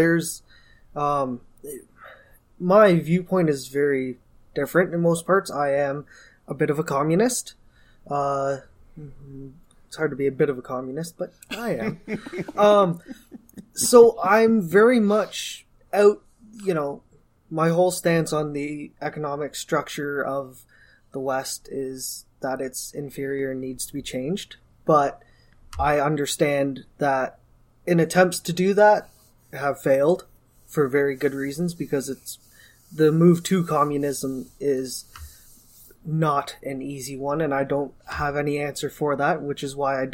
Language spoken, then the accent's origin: English; London, Ontario, Canada; In my hometown, actually, in London, Ontario, I got to vote with a ranked ballot for the first time